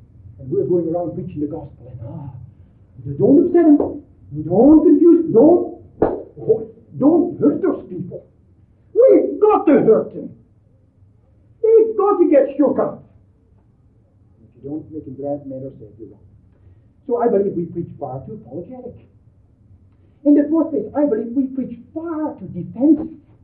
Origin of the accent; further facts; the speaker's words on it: United States; I'm not just a European. I come from America.